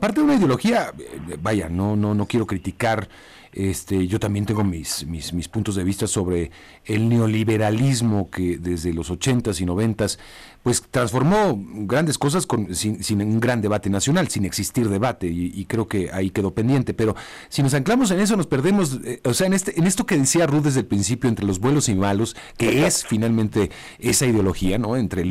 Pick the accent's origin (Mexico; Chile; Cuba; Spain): Mexico; sobre tantas otras cosas que nos definen como mexicanos